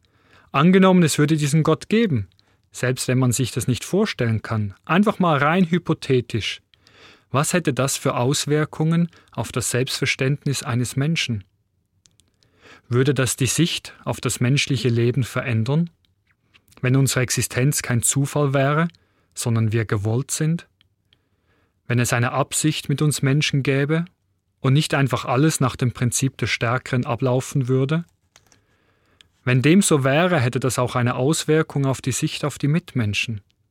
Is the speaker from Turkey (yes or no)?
no; Switzerland; Wenn ich in meiner Heimat, der Schweiz, bin